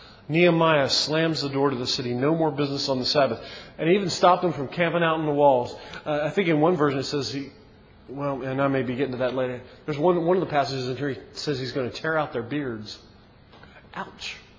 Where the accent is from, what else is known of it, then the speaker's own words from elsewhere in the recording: Baltimore, Maryland, United States; See, when I was a kid, I grew up in Baltimore. Baltimore is a secular city even when I grew up.